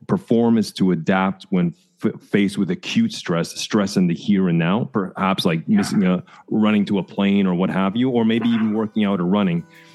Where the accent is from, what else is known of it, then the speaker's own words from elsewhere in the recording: Canada; now in Norway; I'm from Canada, and I live in Norway.